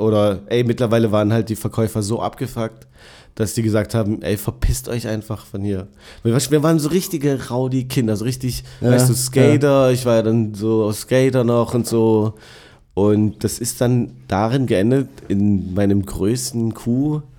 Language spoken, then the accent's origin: German; Dessau, Saxony-Anhalt, Germany; also ich bin ja schon ein bisschen eine ältere Generation. Und ich bin ja geboren in Dessau, Sachsen-Anhalt.